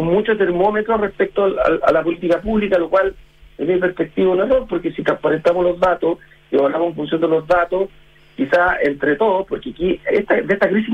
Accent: Chile; el beneficiado somos todos los chilenos

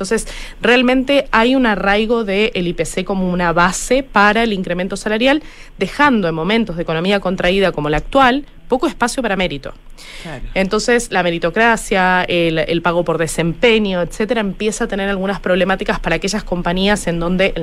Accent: Argentina; moved away; se dieron cuenta que soy argentina, pero hace 10 años que estoy acá

